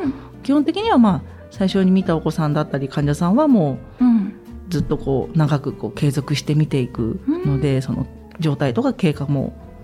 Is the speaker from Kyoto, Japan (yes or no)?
no; Saitama, Japan; now in Hachinohe, Japan; 出身は埼玉出身で